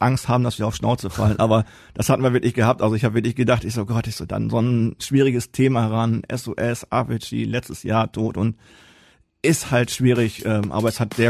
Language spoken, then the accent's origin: German; Riesenbeck, North Rhine-Westphalia, Germany; Ich bin gebürtiger Riesenbecker. Ich bin der letzte geborene Riesenbecker im Krankenhaus gewesen.